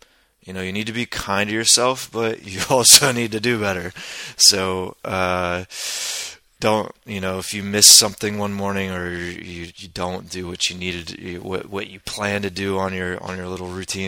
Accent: United States; Yeah, I know, being an American, the rules were weird at first for me

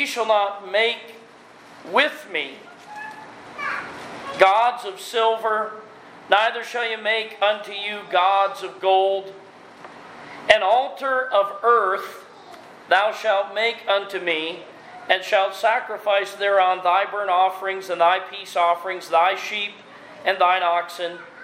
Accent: United States; now in Canada; I make my home in Canada now, but make no mistake, I am not a Canadian. Amen. I am an American.

